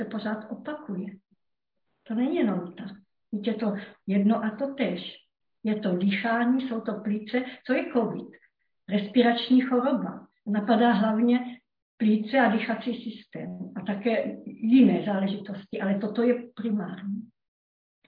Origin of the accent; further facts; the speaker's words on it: Moravia, Czechia; docela blízko tady u nás na Moravě